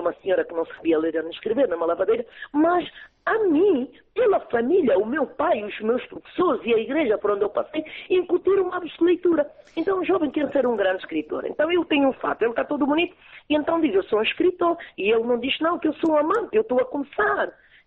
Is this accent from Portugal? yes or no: no; Namibe, Angola; Eu sou do Namibe.